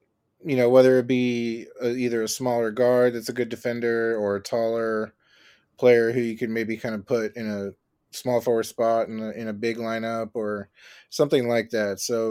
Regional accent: Austin, Texas, United States; I'm from Austin and I watched him play college ball here.

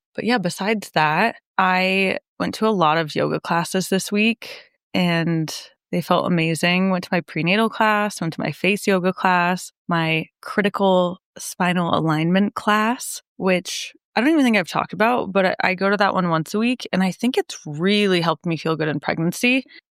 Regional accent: United States; And that was not something I really feel like I've ever thought about as an American.

